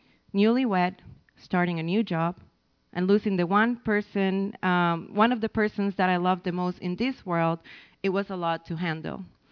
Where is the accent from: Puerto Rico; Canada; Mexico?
Puerto Rico; I was born and raised in Puerto Rico.